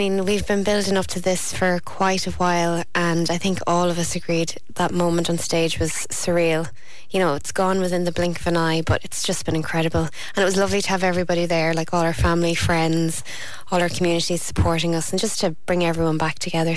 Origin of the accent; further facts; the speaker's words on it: Oldcastle, Leinster, Ireland; My hometown in Oldcastle County Meath, everyone was tuning in.